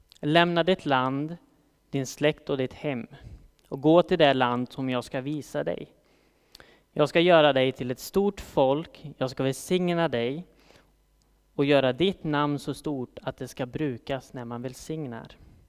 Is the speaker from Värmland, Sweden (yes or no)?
yes; Kil, Värmland, Sweden; jag kommer från Värmland. Jag kommer inte från Årjäng som Elin gör, utan jag kommer från Kil som är helt klart en bättre ort än Årjäng.